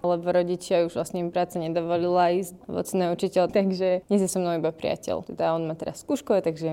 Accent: Levice, Nitra Region, Slovakia; on je u nás v Leviciach predseda a je darca krvi

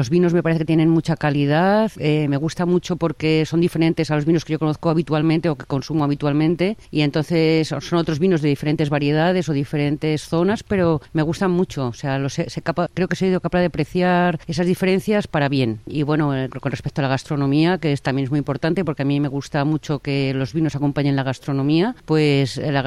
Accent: Spain; soy de España.

